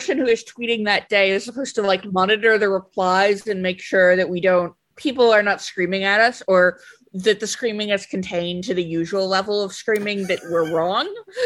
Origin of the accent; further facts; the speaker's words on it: United States; as the American here, I do have to, like, object to having a standardised unit system, because we're still out here using feet and inches.